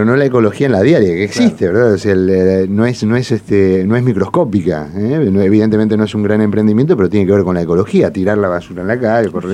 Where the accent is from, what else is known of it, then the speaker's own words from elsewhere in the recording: Uruguay; Acá, en realidad, somos bien uruguayos.